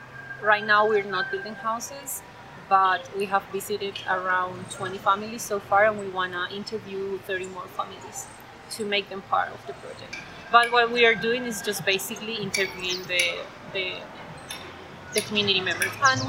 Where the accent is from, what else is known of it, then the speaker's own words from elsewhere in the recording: Colombia; And since I came from Colombia, they told me about this opportunity to come to Ecuador.